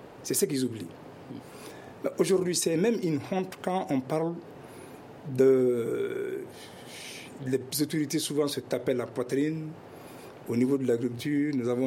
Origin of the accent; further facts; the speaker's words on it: Kita, Kayes, Mali; Moi, je suis de Kita. Je suis de Kita. De Kita jusqu'à Bamako, il n'y a aucun hôpital.